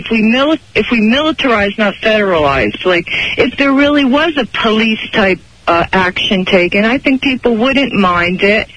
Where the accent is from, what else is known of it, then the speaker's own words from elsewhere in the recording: New Jersey, United States; I'm from Central Jersey and been really following what's been going on